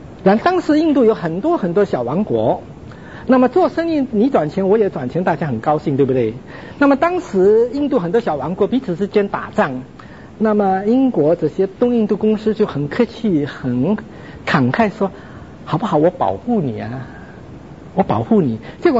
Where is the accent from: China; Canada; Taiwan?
Canada; 我是加拿大来的